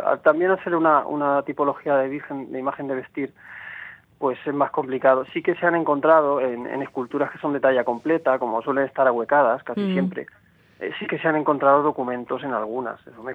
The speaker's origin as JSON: {"language": "Spanish", "town": "Liétor", "region": "Castilla-La Mancha", "country": "Spain", "said": "porque yo soy de Lietor, de Albacete"}